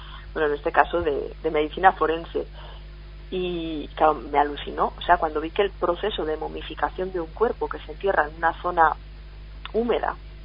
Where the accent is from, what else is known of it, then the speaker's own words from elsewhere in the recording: Guijuelo, Castile and León, Spain; A mí el jamón me encanta y soy de Guijuelo